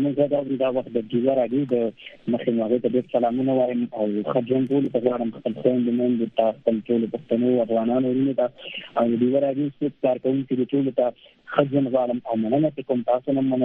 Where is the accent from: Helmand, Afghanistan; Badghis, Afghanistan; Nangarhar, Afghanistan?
Nangarhar, Afghanistan; born there; زه په ننګرهار کې پیدا شوی یم